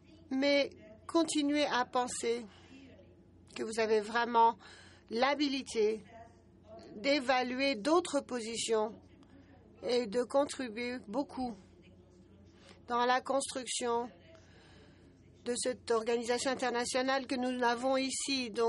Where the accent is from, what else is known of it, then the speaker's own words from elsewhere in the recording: Brazil; Je suis donc du Brésil. Le Brésil est donc un pays en voie de développement